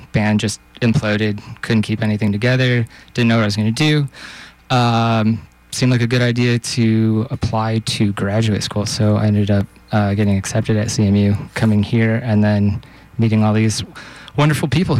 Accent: Chicago, Illinois, United States; So, this was a project that I started. I'm from Chicago originally

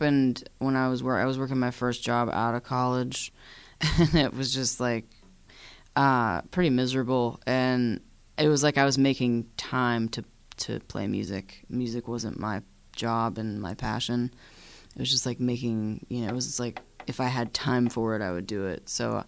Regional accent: Rural Valley, Pennsylvania, United States; also born or lived in Kittanning; I grew up kind of near Katanning area. I was born in Katanning. I grew up in a town called Rural Valley.

